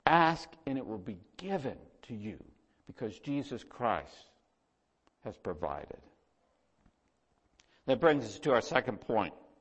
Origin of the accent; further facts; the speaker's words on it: Texas, United States; And I'll say, Texas. I'm from the Texas part of Canada. That's where I'm from.